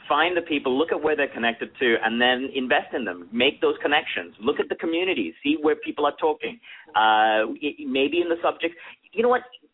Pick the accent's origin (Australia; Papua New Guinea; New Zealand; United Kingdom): Papua New Guinea; also born or lived in Hong Kong; now in Canada; I grew up in Papua New Guinea and Hong Kong.